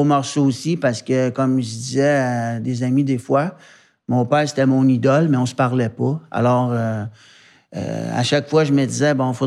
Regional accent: Montreal, Quebec, Canada; je suis originaire de Montréal.

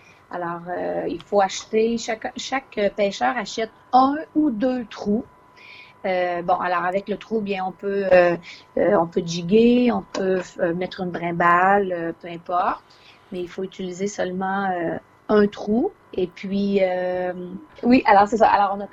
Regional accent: Quebec, Canada; Je suis originaire de l'Estrie. J'ai été élevée par là-bas.

